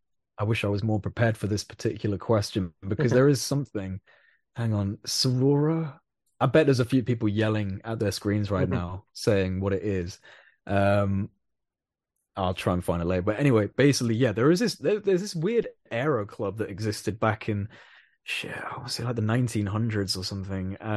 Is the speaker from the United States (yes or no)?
no; United Kingdom; for one, I'm British.